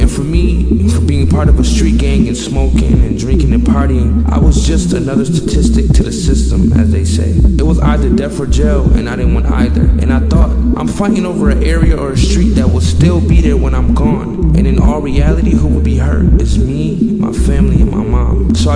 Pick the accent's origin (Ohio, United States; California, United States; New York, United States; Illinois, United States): New York, United States; Buffalo; You know, growing up in Buffalo, the city is small. You know everybody.